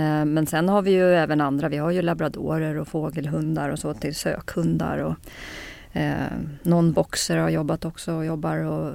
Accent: Kungsängen, Stockholm County, Sweden; Ja, norr om Stockholm. Uppväxt norr om Stockholm. Har hållit mig norr om Stockholm förutom när jag jobbat utomlands.

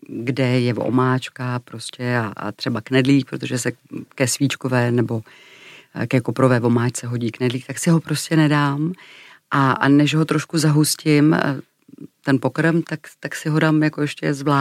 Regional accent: Klášterec nad Ohří, Ústí nad Labem Region, Czechia; My jsme vlastně jezdili z Klášterce nad Ohří ze severočeského kraje vlastně Vyhorlatem až do Košic.

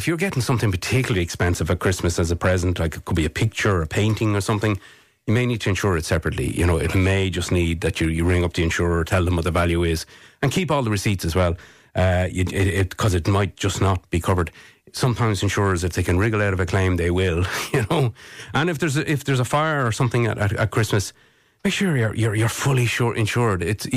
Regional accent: Leinster, Ireland; for a country like this, I grew up in North County Dublin.

